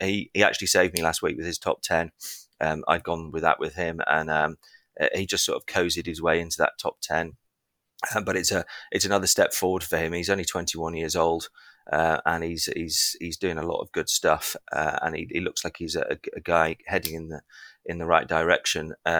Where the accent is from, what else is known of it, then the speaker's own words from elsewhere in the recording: England, United Kingdom; I'm very English